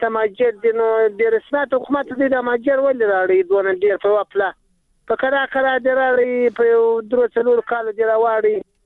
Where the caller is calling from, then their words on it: Urozgan, Afghanistan; زه د روزګان د ولایت جراوت ولسوالۍ … خبره کوم.